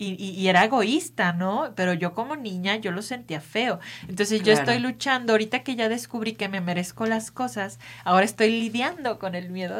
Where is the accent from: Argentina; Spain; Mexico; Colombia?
Mexico; Xalapa, Veracruz; now in Torreón, Mexico; Yo amo el café, yo soy de Jalapa. Las calles en Jalapa huelen a café todo el tiempo.